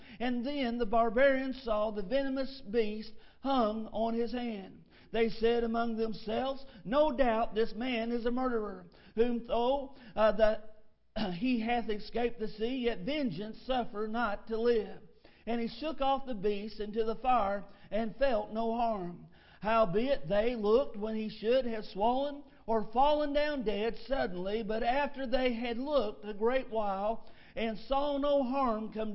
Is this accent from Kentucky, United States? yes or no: yes; Kentucky, United States; Now, I'm from Kentucky, okay? And I don't like snakes.